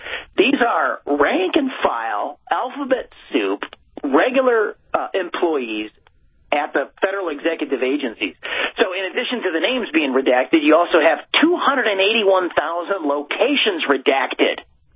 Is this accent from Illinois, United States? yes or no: yes; Illinois, United States; But, I'm from Illinois. It's the Super Bowl of corruption.